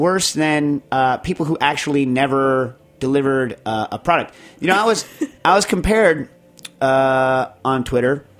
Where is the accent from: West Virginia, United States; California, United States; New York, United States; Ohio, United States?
New York, United States; Oh, I mean, I'm a New Yorker, so vintage.